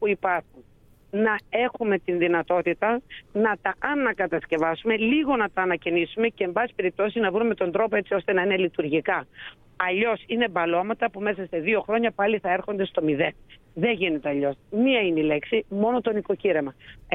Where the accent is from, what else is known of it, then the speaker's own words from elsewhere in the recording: Greece; είμαι Ελληνίδα